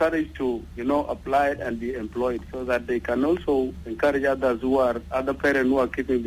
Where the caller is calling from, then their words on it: Malakal, Upper Nile, South Sudan; I'm calling from Upper Nile, Malakan.